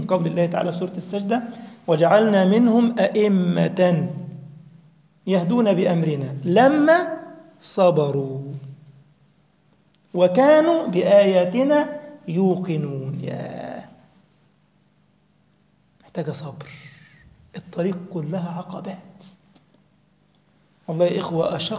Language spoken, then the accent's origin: Arabic; Egypt; يعني في واحد تابعني كده من بتوع الأوقاف عندنا في مصر